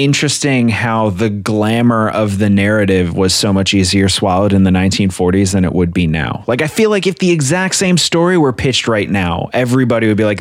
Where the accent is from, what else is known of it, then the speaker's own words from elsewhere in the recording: Illinois, United States; Two white guys from suburban Chicago.